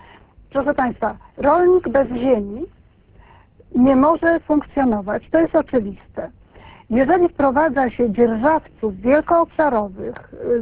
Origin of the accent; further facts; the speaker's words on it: Słupsk, Pomeranian Voivodeship, Poland; now in Gdynia, Poland; Mieszkam aktualnie w Gdyni, urodzona jestem w Słupsku i całe życie spędziłam w tamtym regionie, nie licząc studiów na SGGW.